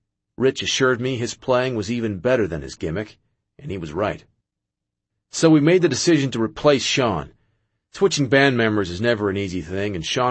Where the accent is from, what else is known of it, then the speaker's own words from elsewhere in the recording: Winnipeg, Manitoba, Canada; "I'm from Winnipeg, you idiot."